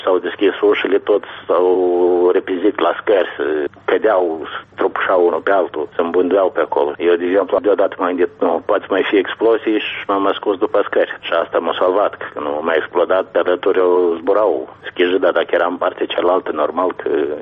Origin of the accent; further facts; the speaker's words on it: Moldova; Mie îmi pare că noi ca moldoveni încă nu putem să ne arătăm dignitatea noastră, mândria noastră.